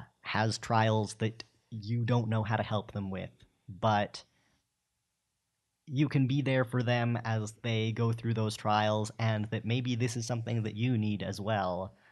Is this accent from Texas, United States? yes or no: no; Utah, United States; growing up in Utah in the middle of the suburbs where there's a chapel on every corner